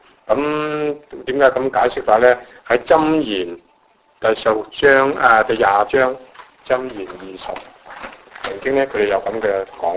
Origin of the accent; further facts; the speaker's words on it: China; 他好像我们中国人呢有一些叫做什么招魂